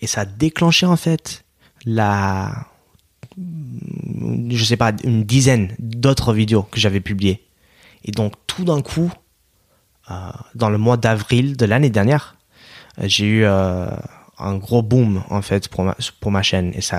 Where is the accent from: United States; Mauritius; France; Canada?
United States; French is a second language; Parce que dès que je dis que je suis américain.